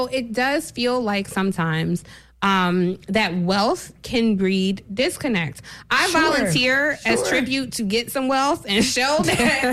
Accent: Cleveland, Ohio, United States; born there; I was born in Cleveland. Anytime I go to Cleveland, I could break out in hives.

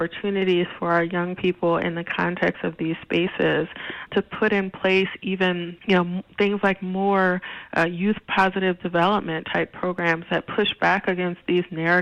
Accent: Philadelphia, Pennsylvania, United States; also born or lived in Michigan; Well, I was born in Michigan, but family moved to Philadelphia after, plants closing and difficulty with the jobs or whatever. So I mostly grew up in Philadelphia

